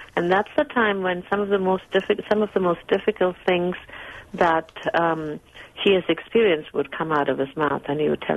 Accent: Singapore; I'm of Indian ancestry. I'm Indian, as in East Indian, but born and raised in Singapore.

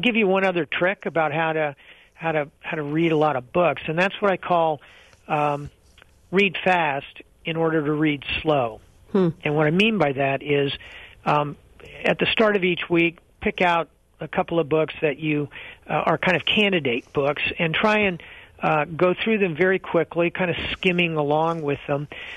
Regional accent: Greece; now in United States; I grew up in Greece.

